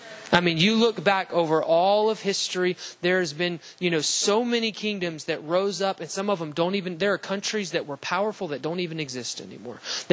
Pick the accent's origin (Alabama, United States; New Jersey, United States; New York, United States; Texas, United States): Alabama, United States; I was from the Bible Belt. I'm from Alabama.